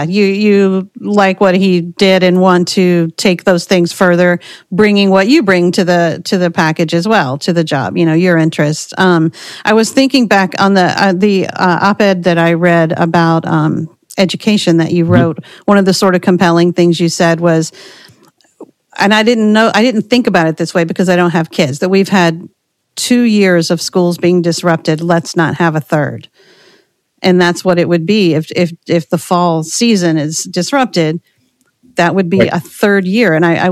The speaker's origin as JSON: {"language": "English", "region": "North Carolina", "country": "United States", "lives_now": "New York, United States", "said": "I'm from North Carolina."}